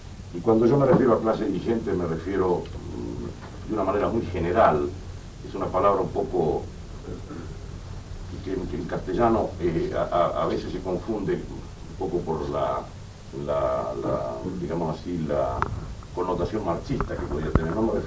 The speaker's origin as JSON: {"language": "Spanish", "country": "Argentina", "said": "solamente los argentinos podemos liquidar algo nacional con tanto cariño"}